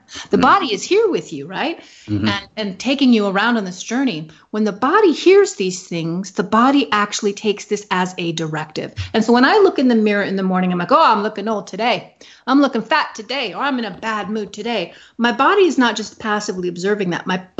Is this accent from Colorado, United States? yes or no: no; Hawaii, United States; Well, you know, I'm from Hawaii. I was born and raised in Hawaii, where we have that leper colony.